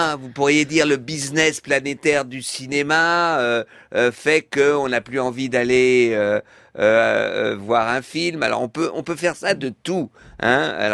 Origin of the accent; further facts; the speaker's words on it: France; born there; je suis né en France, mes parents étaient réfugiés, ils ont dû fuir l'Allemagne.